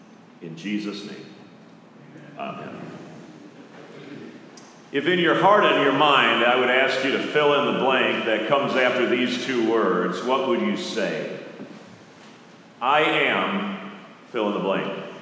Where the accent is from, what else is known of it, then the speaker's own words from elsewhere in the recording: Midwest, United States; I am a Midwesterner.